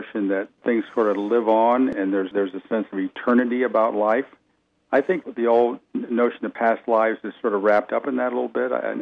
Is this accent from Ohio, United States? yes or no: yes; Ohio, United States; When I graduated from seminary in Ohio, I grew up in Ohio.